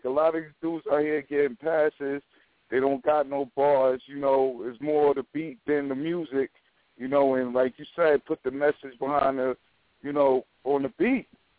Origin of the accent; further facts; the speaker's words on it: Rosedale, New York, United States; I'm out here from Rosedale, Queens.